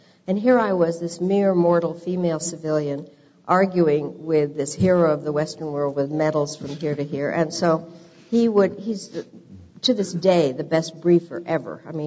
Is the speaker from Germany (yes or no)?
no; Czechia; also born or lived in Yugoslavia; now in United States; I was born in Czechoslovakia. My father ended up after World War II as the Czechoslovak ambassador to Yugoslavia. Right. So I grew up understanding a lot about the Balkans.